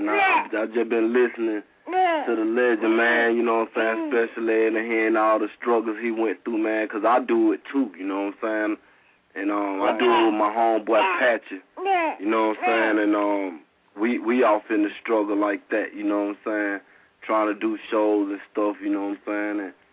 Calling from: Powder Springs, Georgia, United States; Oh, man, I'm from Atlanta, man. You know what I'm saying? Powder Springs, Georgia, man.

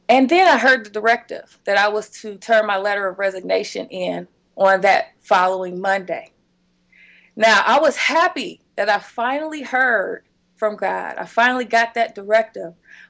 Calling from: The Woodlands, Texas, United States; I am calling you from The Woodlands, Texas, which is a suburb of Houston, Texas.

